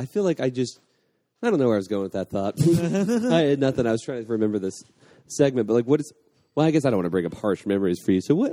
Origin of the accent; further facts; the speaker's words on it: Bloomington, Indiana, United States; We're both from Bloomington, Indiana.